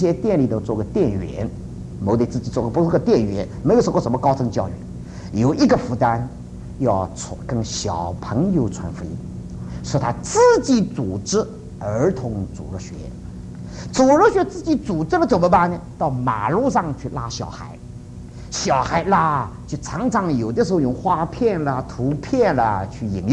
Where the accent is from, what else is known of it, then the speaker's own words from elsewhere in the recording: China; 我再说，我也是中国人，我们中国人这个心胸怎么狭窄？